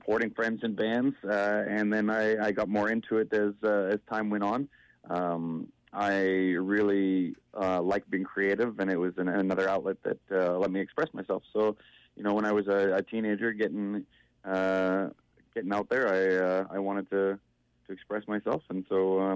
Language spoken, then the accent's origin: English; Victoria, British Columbia, Canada; now in Vancouver, Canada; I live in Vancouver, but originally I'm from Victoria.